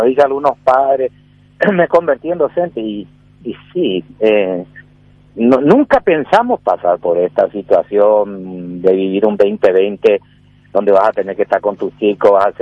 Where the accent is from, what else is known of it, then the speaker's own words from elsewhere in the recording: Paraguay; como paraguayo